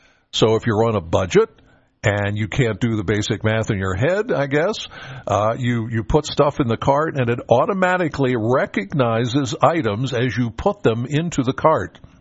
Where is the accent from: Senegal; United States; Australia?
United States; Penns Valley, Pennsylvania; I'm like, okay, I'm from Penns Valley.